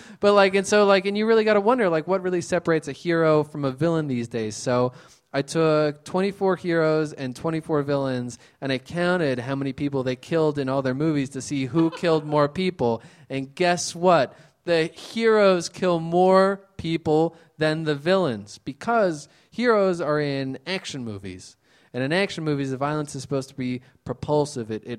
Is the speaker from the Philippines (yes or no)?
no; Philadelphia, Pennsylvania, United States; Oh, I love my hometown. I think it's great.